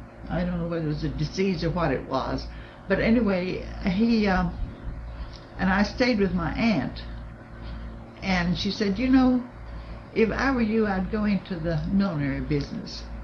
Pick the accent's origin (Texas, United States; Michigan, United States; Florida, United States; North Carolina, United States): Texas, United States; Castroville; born there; I was born here in Castroville.